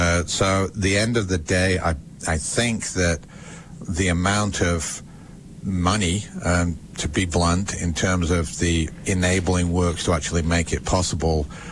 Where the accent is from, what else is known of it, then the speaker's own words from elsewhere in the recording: England, United Kingdom; I'm still, you know, as excited as an English can be about the RFP for Klein Dolly.